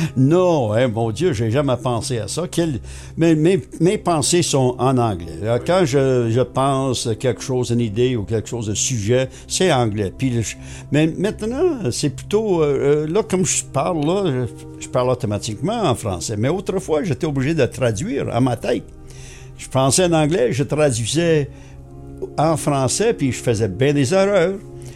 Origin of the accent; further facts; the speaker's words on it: Ontario, Canada; French is a second language; now in Val-d'Or, Canada; Je suis un importé, disons. Je suis importé de Ontario. J'ai appris mon français ici, à Val-d'Or, et puis ça fait 47 ans. Je suis ici deux minutes, là, depuis 1948, hein. Ça s'en vient sur 48 ans. Arrivé ici en 1958.